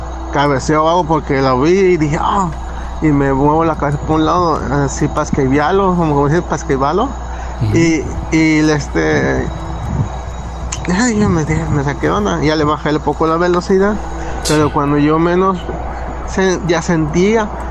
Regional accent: Tijuana, Baja California, Mexico; now in Las Vegas, United States; Yo vengo de Tijuana.

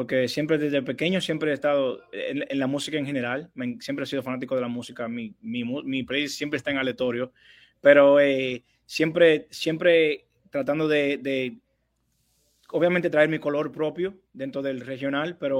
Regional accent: Dominican Republic; Yo soy un muchacho dominicano, República Dominicana, nacido y criado, cantautor y compositor de mi propia música

